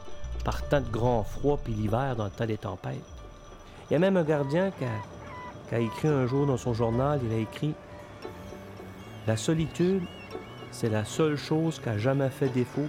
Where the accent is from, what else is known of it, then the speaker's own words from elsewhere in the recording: L'Étang-du-Nord, Quebec, Canada; je suis originaire de l'Étendue-Nord. C'est une petite communauté aux îles de la Madeleine.